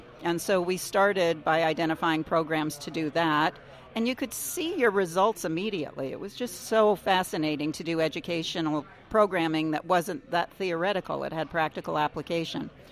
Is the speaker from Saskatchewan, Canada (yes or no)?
no; Winnipeg, Manitoba, Canada; now in United States; I grew up in Winnipeg, Canada.